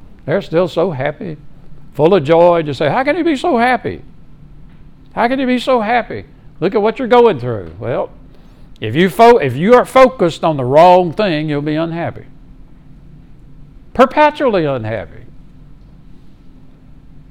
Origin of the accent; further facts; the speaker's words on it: Meridian, Mississippi, United States; I grew up in Meridian, Mississippi. That's where I was born.